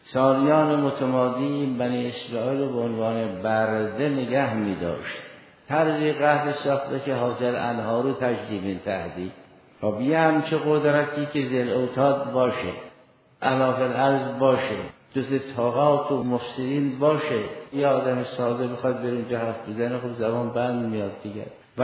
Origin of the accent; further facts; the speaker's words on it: Iran; الان ما همه ایرانی هستیم